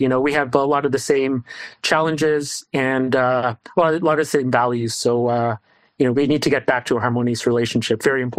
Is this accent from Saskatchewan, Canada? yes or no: no; Montreal, Quebec, Canada; I grew up in Montreal, which is in the mainly French-speaking province of Quebec in Canada. So Canada's second largest city.